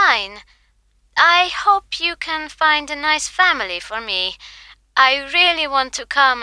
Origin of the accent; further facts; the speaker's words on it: Venice, Veneto, Italy; born there; English is a second language; now in Rome, Italy; I'm 18 and I was born in Venice. I live in Viale Somalia, 41, Rome, Italy.